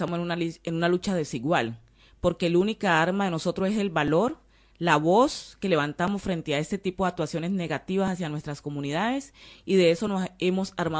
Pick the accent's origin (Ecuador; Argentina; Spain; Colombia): Colombia; cómo nosotros como colombianos vamos a garantizar como país